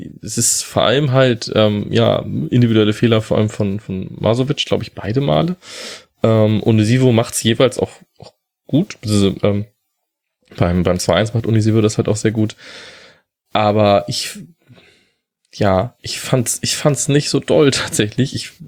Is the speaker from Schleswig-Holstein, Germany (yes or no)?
yes; Kiel, Schleswig-Holstein, Germany; born there; dass ich als gebürtiger Kieler die Holstein aus Kiel auch ein bisschen näher verfolge